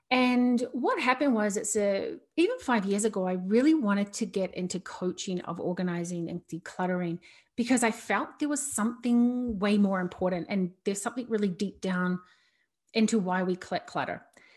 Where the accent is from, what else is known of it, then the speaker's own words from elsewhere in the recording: New Zealand; So I am originally from New Zealand and I grew up in a family of six kids